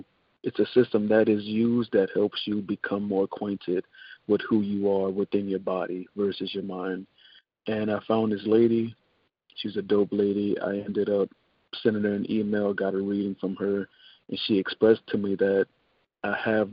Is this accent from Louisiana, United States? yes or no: yes; New Orleans, Louisiana, United States; moved away as an adult; now in Germany; I'm originally from New Orleans, but my 9-to-5 job being in the Air Force is what has me over here in Germany.